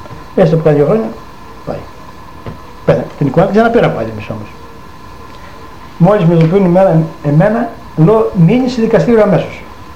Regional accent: Lagkadas, Central Macedonia, Greece; Είμαστε από το Λαγκαδά

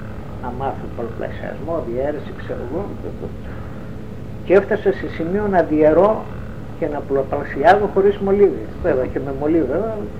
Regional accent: Agios Athanasios, Greece; also born or lived in Russia; Στη Ρωσία γεννήθηκα, αλλά ήρθα μικρός εδώ.

